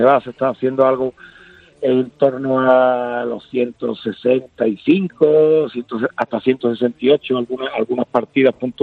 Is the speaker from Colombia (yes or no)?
no; Marchena, Andalusia, Spain; Pues estoy aquí en mi pueblo, en Marchena